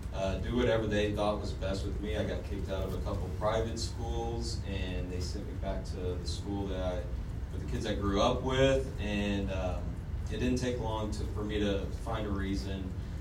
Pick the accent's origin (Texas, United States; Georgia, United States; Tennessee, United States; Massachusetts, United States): Texas, United States; Austin; now in San Antonio, United States; My home group is the Turning Point Men's Meeting in San Antonio, Texas, where I live. I'm originally from Austin.